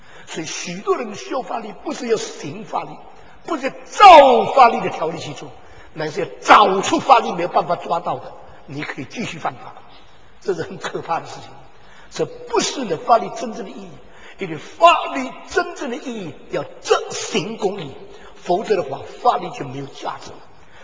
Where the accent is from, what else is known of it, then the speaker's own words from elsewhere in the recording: China; 今天我们中国人受先知这两个字的含义的字义影响